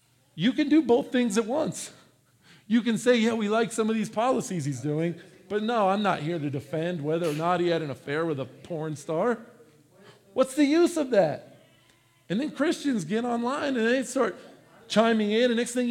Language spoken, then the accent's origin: English; United States; And I'm an American. Don't trample my rights.